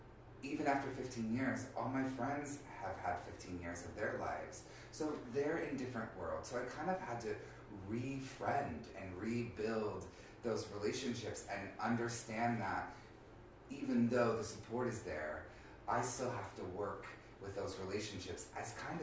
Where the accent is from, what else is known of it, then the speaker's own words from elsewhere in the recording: Kansas City, Missouri, United States; now in New York, United States; So it's like, It's hard to drop I'm from New York, or even in New York, it was hard to drop I'm from Kansas City.